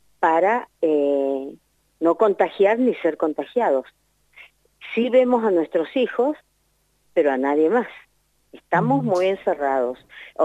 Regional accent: Dorrego, Mendoza, Argentina; Sí, en Guaymallén porque somos de Dorrego nosotros.

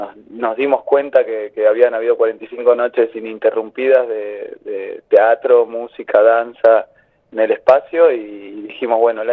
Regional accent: Las Grutas, Río Negro, Argentina; Nosotros somos de acá, de Las Grutas, estamos todo el año

